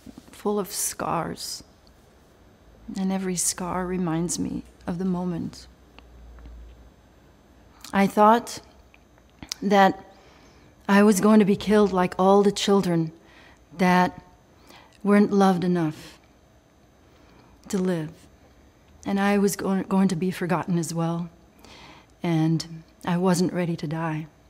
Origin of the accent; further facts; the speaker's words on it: Belgium; I was raised in Belgium